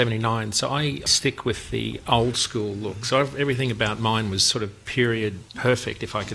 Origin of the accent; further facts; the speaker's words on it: Boston, Massachusetts, United States; and I come from Boston, so they're a very different group of Peterbilt owners